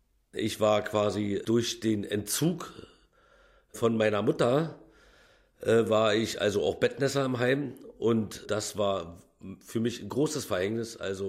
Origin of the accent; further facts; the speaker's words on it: West Berlin, Berlin, Germany; Mit 4 Wochen kam ich in ein Säuglingsheim, so stand es auf einer Karteikarte, was das Einzige ist, was von mir existiert. Ich bin Westberliner Heimkind